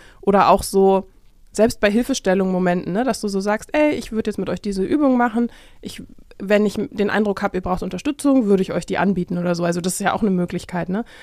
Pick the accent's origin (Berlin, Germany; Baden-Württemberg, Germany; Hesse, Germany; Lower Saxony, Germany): Berlin, Germany; ich bin ja in Berlin-Zehlendorf zur Schule gegangen und habe da Abi gemacht